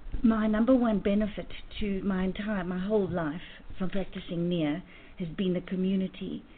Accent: Johannesburg, Gauteng, South Africa; and I'm from Johannesburg in South Africa.

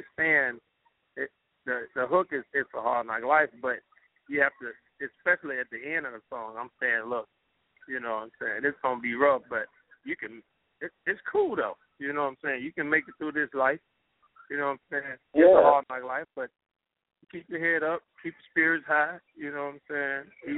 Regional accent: Cortland, Alabama, United States; Well, I'm from Cortland, Alabama, a little small town. I was born in Cortland

